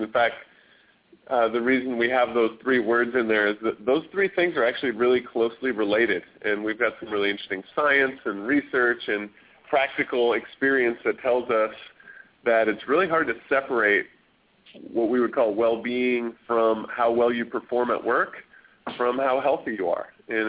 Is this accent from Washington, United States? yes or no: yes; Seattle, Washington, United States; I grew up in Seattle.